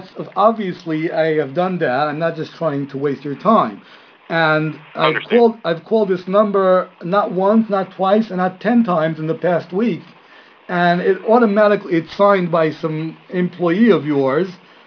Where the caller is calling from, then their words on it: Israel; there is no office near me, and I'm calling from Israel, as she probably told you, and I got a mail in from Puerto Rico.